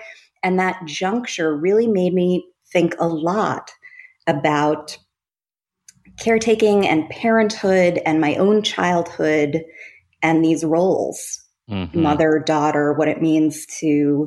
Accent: New York, United States; I am the daughter of South Asian immigrants. I grew up on Long Island.

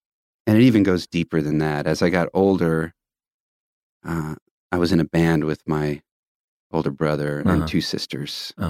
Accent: Tulsa, Oklahoma, United States; But growing up in Tulsa, I would hear about the Cane's

